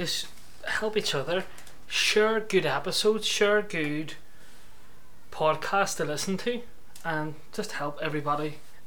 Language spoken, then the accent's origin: English; Ireland; Well, I represent as an Irish person.